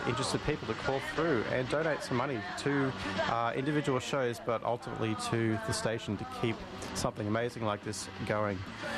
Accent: Australia; So myself, growing up in Australia

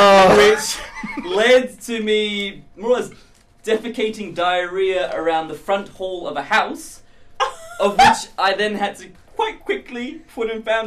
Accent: England, United Kingdom; born there; also born or lived in Mexico City / New Jersey / Singapore; I was born in England. My parents are both English. But I've actually with my dad's job, I've lived in Mexico City, just outside Philadelphia in New Jersey, as well as Singapore.

